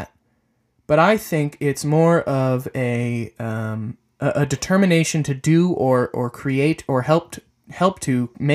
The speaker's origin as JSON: {"language": "English", "town": "Pequannock", "region": "New Jersey", "country": "United States", "tie": "born or raised there", "said": "I was born and raised in Pequannock, New Jersey, which is a really small town in Jersey"}